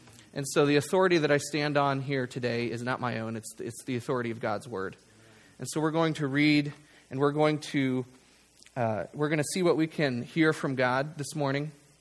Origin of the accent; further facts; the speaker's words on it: Eden, United States; also born or lived in Phoenix; now in Topeka, United States; I come from Eden and was originally born in Phoenix. Live in Topeka right here next to the town hall.